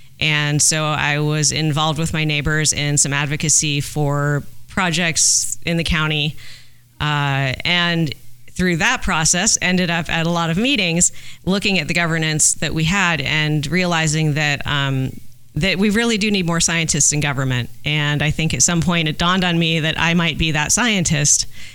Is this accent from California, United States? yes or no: yes; Napa, California, United States; I was raised in Napa. My family's been in Upper Soda Canyon since the 1930s